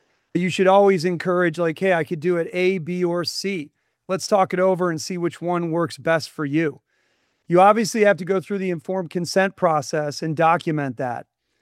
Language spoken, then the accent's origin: English; New York, United States; I'm originally from upstate New York, moved out to Ohio to go to law school.